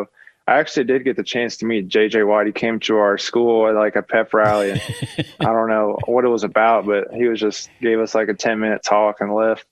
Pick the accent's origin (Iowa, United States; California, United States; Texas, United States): Texas, United States; Houston; I grew up in Houston, so I was everything Houston guy.